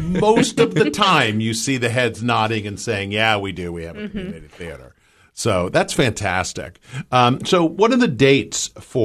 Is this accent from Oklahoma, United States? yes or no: no; New Jersey, United States; as a 16-year-old growing up in New Jersey, I got to see the original run on Broadway of Sweeney Todd.